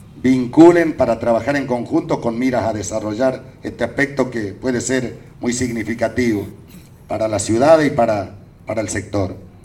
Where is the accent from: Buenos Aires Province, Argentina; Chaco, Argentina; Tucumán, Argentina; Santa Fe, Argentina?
Chaco, Argentina; cada uno de nosotros somos breñenses, cada uno de nosotros somos del sudoeste, cada uno de nosotros somos chaqueños.